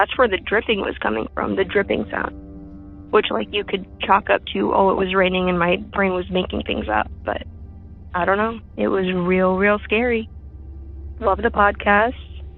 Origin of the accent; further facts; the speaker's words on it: Iowa, United States; I'm from Iowa.